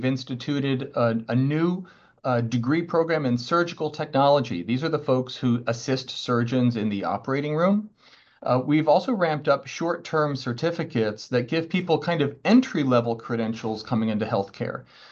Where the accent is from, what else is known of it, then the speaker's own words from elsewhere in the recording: New York, United States; I am a Long Island homeboy, born and raised in right here in Suffolk County. My parents were teachers in the Sachem schools.